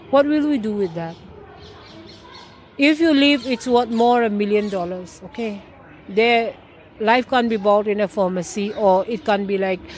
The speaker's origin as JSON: {"language": "English", "town": "Imphal", "region": "Manipur", "country": "India", "tie": "born or raised there", "said": "Ever since I was born and brought up in Imphal, there was nothing like it."}